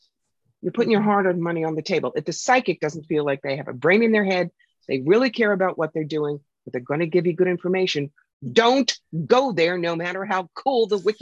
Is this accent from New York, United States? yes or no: yes; New York, United States; And then there's me. I'm from New York.